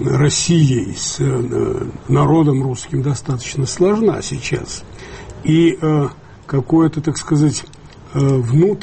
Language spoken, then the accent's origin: Russian; Georgia; но и как грузин.